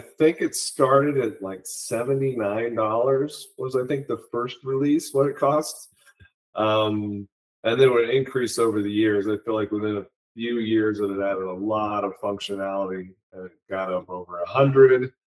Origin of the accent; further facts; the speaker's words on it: Kansas City, United States; I went and worked for Garmin, which is close to my hometown, Kansas City, at least their headquarters are.